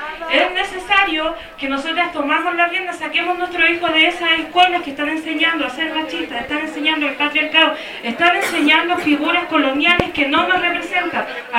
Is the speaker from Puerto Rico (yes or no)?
no; Chile; yo soy de Huelmapu, Chile, separar Huelmapu, Huelmapu país mapuche